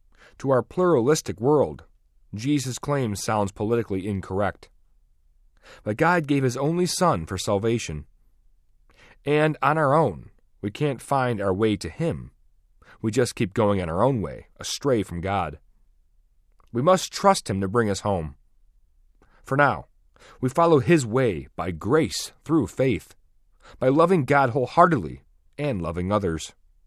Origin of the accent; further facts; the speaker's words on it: Newport, Rhode Island, United States; Growing up near Newport, Rhode Island, a place with many mansions, I often dreamed of living in one.